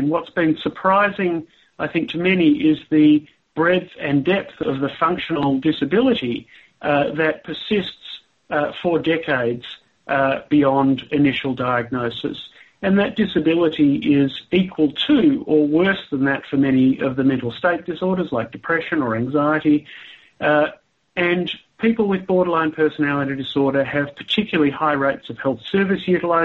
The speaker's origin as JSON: {"language": "English", "town": "Melbourne", "region": "Victoria", "country": "Australia", "said": "I'm from Melbourne, obviously. I'm from the University of Melbourne, and also from a clinical program that I run. We have a publicly funded mental health service here."}